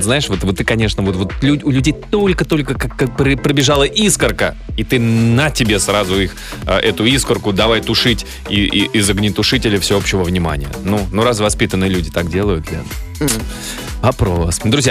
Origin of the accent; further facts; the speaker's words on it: Moscow, Russia; born there; Я там через парк жил, Лен. Я там родился в Измайлово.